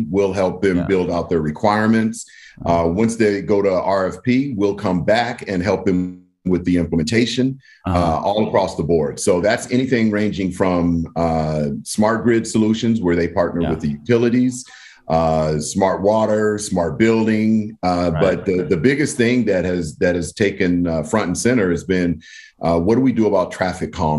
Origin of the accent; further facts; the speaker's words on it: California, United States; Ironically, being that I was from the Bay Area, first city that I got was Palo Alto.